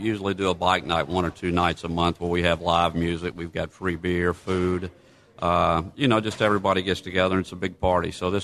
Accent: New Orleans, Louisiana, United States; I grew up in New Orleans, so I love the city, and we've missed it quite a bit, and so we're glad to be home.

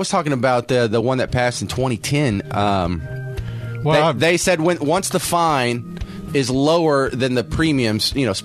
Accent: Texas, United States; Hey, speaking of inland, I'm originally from Texas.

